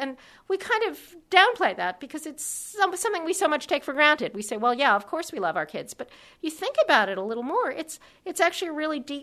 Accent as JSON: {"language": "English", "region": "California", "country": "United States", "said": "But I come from California, where we're not too good at irony."}